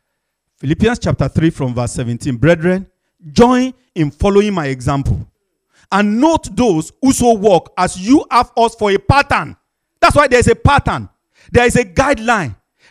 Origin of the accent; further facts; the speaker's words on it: Nigeria; now in United Kingdom; I was a Nigerian, and I'm still a Nigerian. Amen. And now I'm a British.